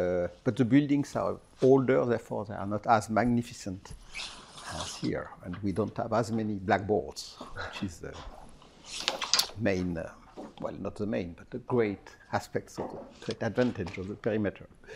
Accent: France; English is a second language; And I'm from France.

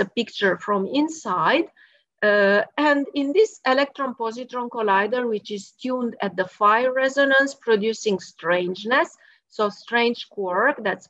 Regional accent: Brașov, Brașov County, Romania; born there; English is a second language; I was born in Romania. So that's Romania, actually in the center, very center of the country, a very beautiful town, which is called Brașov.

